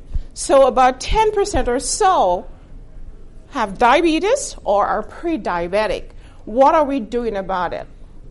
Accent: Texas, United States; I am from Texas. Do you know where Texas is?

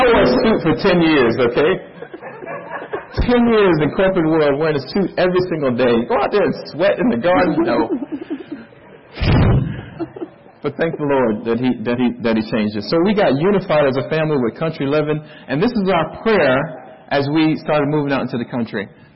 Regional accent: Miami, Florida, United States; I'm from Miami, Fort Lauderdale area.

